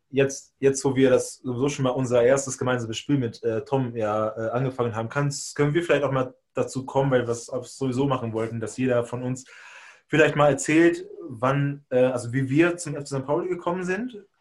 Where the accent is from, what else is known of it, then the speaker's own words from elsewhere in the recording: Hungary; now in Germany; ich bin in Ungarn geboren, in Ungarn aufgewachsen und auch schon da in der Heimatstadt, in der ich geboren bin